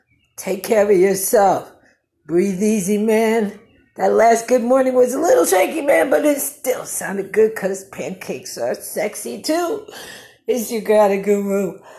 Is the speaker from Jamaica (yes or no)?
yes; Jamaica; which is so messed up because I'm like Jamaican and I love my spicy curry.